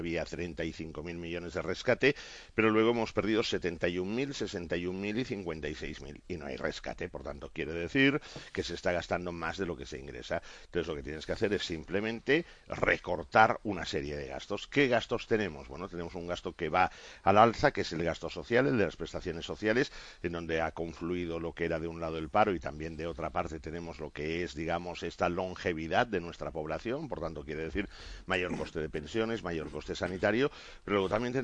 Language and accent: Spanish; Catalonia, Spain; como catalán que soy